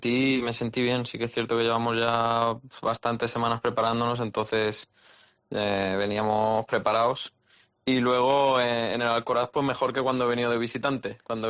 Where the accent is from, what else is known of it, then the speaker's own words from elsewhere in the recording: Barcelona, Catalonia, Spain; Me parece que estoy cerca de casa, que soy de Barcelona